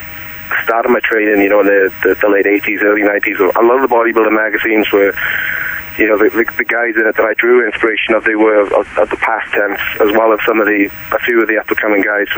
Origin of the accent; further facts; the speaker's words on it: Swansea, Wales, United Kingdom; Yep, I'm from Swansea, Wales. So I've got a way away from here.